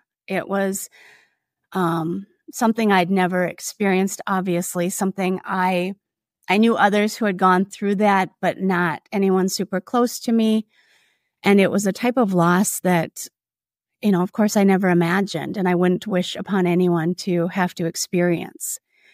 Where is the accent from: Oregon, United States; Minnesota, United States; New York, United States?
Minnesota, United States; I referred to myself being a Minnesotan, and we're Minnesota nice.